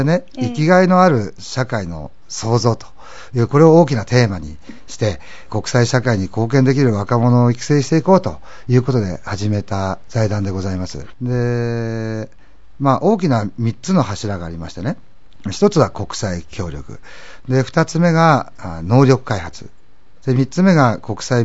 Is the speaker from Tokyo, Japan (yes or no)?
yes; Chofu, Tokyo, Japan; 私は調布生まれで調布で育ってるんでね、調布の中で何かをこう発信していけるようなねことをしていきたいなと。